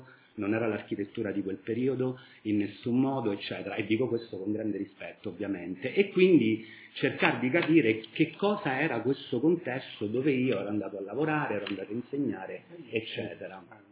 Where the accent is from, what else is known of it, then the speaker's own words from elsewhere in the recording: Albania; now in United Kingdom; nel Regno Unito, quando mi chiedono da dove vieni, io non dico vengo dall'Italia, vengo dall'Albania, perché è da lì che vengo